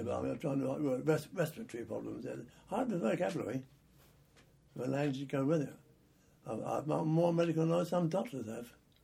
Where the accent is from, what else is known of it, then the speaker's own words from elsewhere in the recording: London, United Kingdom; was born on July the 28th, 1926, at 80 St Mary's Road, Peckham.